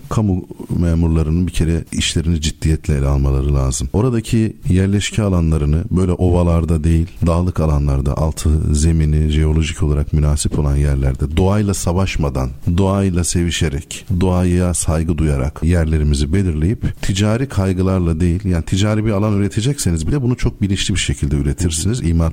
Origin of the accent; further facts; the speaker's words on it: Elazığ, Turkey; Ben Elazığlıyım.